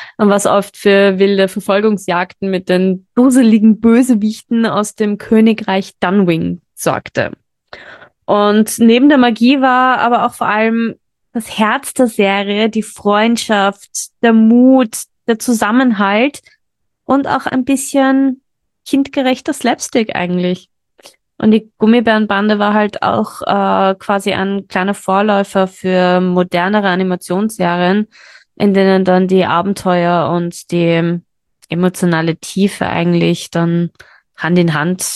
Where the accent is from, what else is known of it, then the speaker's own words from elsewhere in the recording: Austria; Bei uns in Österreich erst in den 90ern gelandet eigentlich